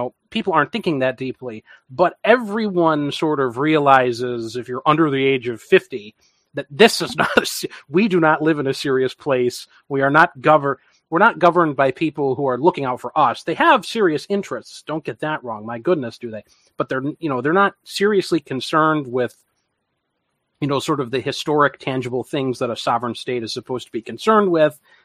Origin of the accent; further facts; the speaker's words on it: Michigan, United States; Everyone knows I'm from Michigan. I talk about it all the time.